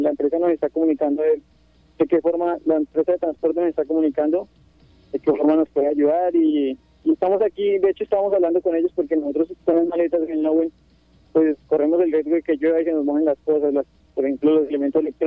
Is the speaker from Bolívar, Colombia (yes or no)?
no; Guaviare, Colombia; todos los documentos que cobijan que nosotros somos del departamento de Guaviare y que somos estudiantes